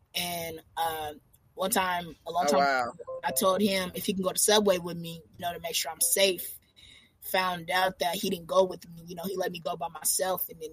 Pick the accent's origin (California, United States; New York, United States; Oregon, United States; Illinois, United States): California, United States; Sacramento; It came from my city. I'm from Sacramento, California, born and raised.